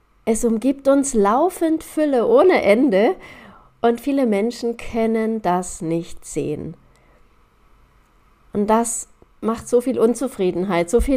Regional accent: Bavaria, Germany; in meinem Heimatort in Bayern

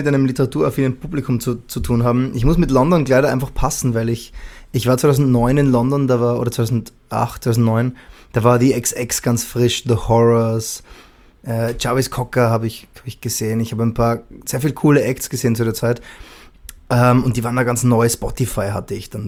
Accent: Salzburg, Austria; in meinem Heimatbundesland Salzburg, wo ich geboren bin.

